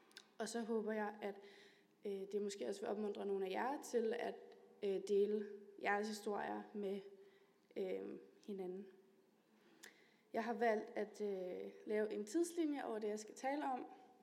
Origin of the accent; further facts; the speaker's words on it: Osted, Zealand, Denmark; now in Skovlunde, Denmark; og jeg kommer her fra Osted, er vokset op her, og bor nu i Skovlunde sammen med Jonathan, og kommer i Vandløse Frikirke.